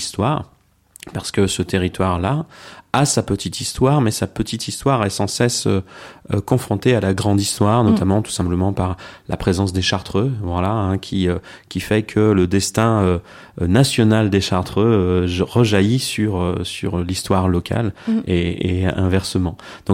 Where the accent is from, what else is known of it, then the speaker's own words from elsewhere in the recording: Lyon, Auvergne-Rhône-Alpes, France; Non, moi, je suis lyonnais, voilà.